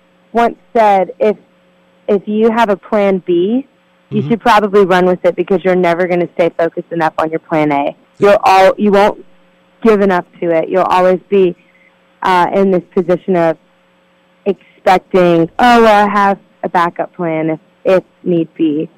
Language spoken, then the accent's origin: English; Louisiana, United States; Yeah, I'm from Louisiana, and I tell you what, it gets like below 60.